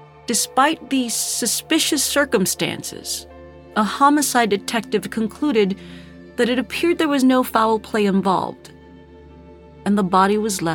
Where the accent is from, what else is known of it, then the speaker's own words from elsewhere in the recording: Texas, United States; I myself have to tell you, I'm a Texan, and I know exactly the kind of discrimination and fear that we're talking about right now.